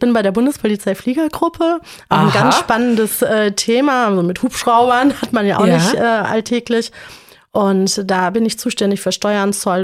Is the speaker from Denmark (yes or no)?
no; Oberdollendorf, North Rhine-Westphalia, Germany; ich komme aus Oberdollendorf und bin in Bad Honnef geboren. Ich wohne jetzt mittlerweile in Niederdollendorf mit meiner Familie.